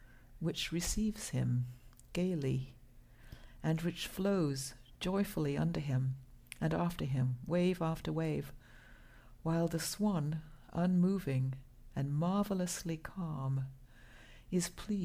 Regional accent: England, United Kingdom; God, I can't cook, I'm English. I can grow flowers.

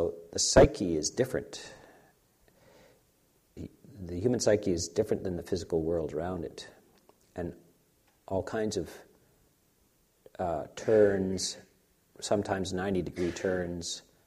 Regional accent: Canada; born there; I was born in Canada.

